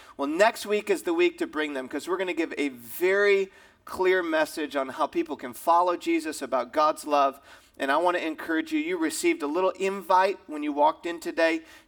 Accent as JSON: {"language": "English", "region": "Michigan", "country": "United States", "tie": "born or raised there", "said": "And then in the fall where I grew up in Michigan, we'd get the pads on and we'd go out for practice."}